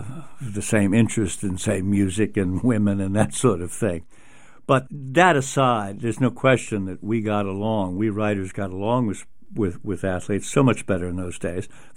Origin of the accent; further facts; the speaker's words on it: Baltimore, Maryland, United States; I grew up in Baltimore. I dreamed of playing shortstop.